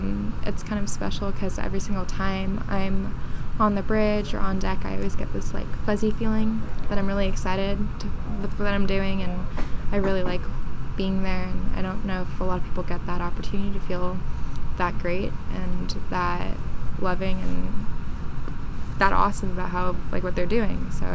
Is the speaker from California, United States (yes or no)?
yes; San Ramon, California, United States; I'm from the Bay Area. Hometown is San Ramon, California.